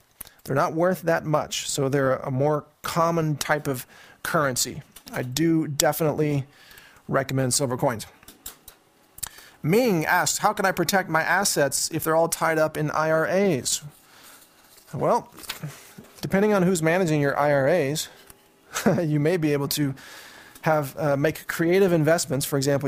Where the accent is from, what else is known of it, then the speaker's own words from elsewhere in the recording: Midwest, United States; I know, I'm from the Midwest. I can say that, because I'm from there.